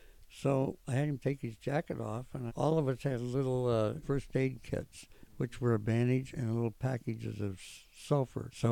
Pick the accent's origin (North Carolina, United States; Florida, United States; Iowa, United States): Iowa, United States; I don't know what the hell the password is, but I'm from Iowa